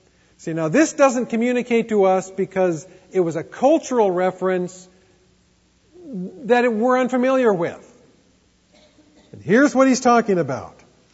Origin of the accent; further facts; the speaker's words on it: Seattle, Washington, United States; I remember when I was a kid, I was brought up in Seattle.